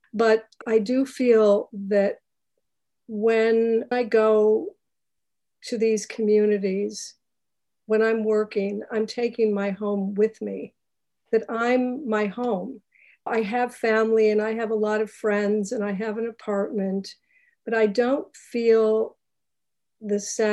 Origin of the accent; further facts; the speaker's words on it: United States; born there; I was born in the United States and I've had all my needs met my whole life.